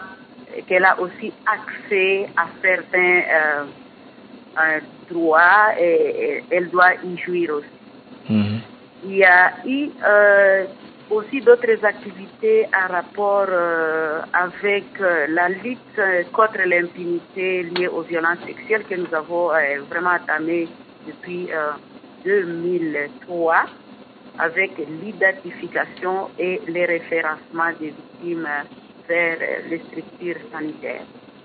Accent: Bunia, Ituri, DR Congo; moi je suis originaire de l'Ituri, je suis de Bounia.

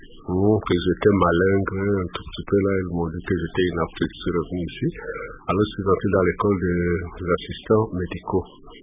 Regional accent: Bukavu, South Kivu, DR Congo; Je suis né à Bukavu en 1940, à Kadutu. Et après ça, j'ai fait mes études primaires ici à Bukavu et à Mugeri. À Mugeri, c'est du côté de Katana.

